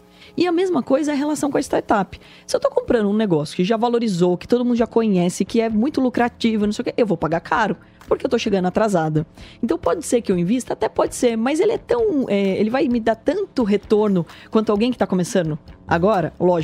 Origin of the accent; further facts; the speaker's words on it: Porto Feliz, São Paulo, Brazil; born there; O interior, a minha região, eu sou nascido em Porto Feliz, está valorizando pra caramba.